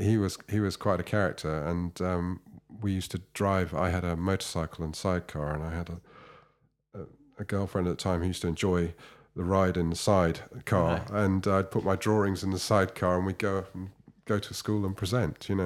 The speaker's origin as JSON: {"language": "English", "town": "Dewsbury", "region": "Yorkshire and the Humber", "country": "United Kingdom", "tie": "born there", "said": "I was born in Dewsbury, in West Yorkshire, and Dewsbury's quite a working town, a mill town."}